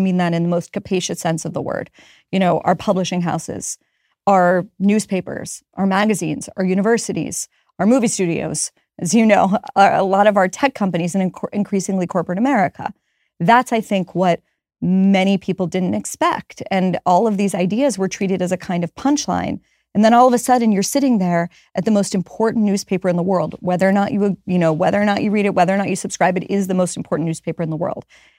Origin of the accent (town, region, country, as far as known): Pittsburgh, Pennsylvania, United States